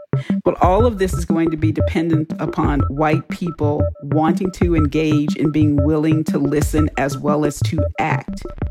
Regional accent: Houston, Texas, United States; I grew up in Texas.

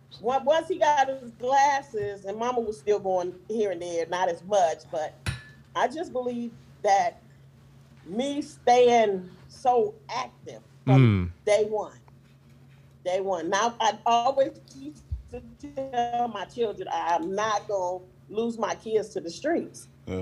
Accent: Oakland, California, United States; Everybody think it's tough, but it's really not.

